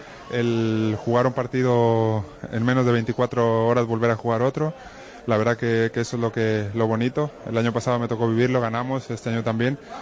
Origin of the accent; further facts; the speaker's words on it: Mexico; La verdad que siendo mexicano admiro a cualquier deportista que está fuera del país.